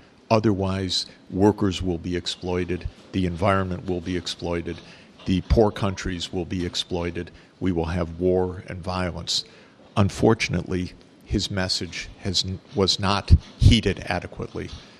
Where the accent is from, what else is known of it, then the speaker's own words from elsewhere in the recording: United States; As an American, my message is for the United States, Saudi Arabia, Turkey, and others to stop the war in Syria